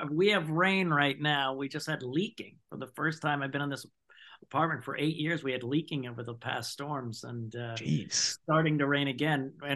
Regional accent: Maryland, United States; Yeah, Montgomery County here.

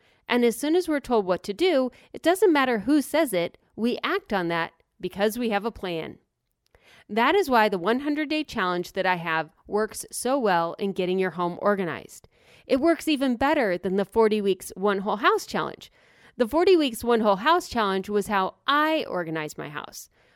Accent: United States; This is not something Americans can do, especially me. I'm as American as you can be as far as this is concerned.

